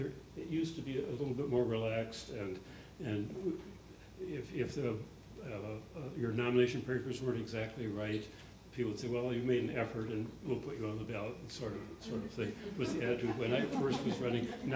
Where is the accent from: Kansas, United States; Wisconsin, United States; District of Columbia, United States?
Wisconsin, United States; Fond du Lac; here in Wisconsin, La Crosse, and Fond du Lac, my hometown